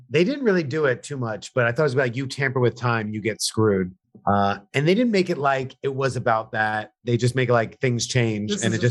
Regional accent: New York, United States; I've got to admit, I'm from New York, and I found the overdone New York accents a little bit distracting.

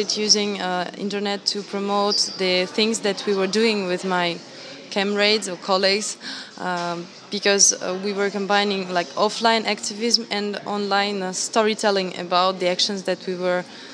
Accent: St. Petersburg, Russia; now in Paris, France; I'm from St. Petersburg, Russia. Now I'm 25 years old and I'm living and studying in Paris.

